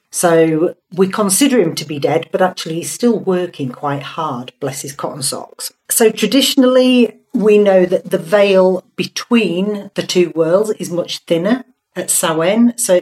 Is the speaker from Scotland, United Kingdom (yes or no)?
no; Hull, Yorkshire and the Humber, United Kingdom; I call it Tara because I'm from Hull.